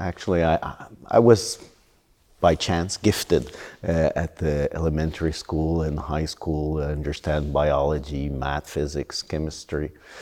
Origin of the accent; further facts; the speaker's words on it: Canada; Actually, I'm from Canada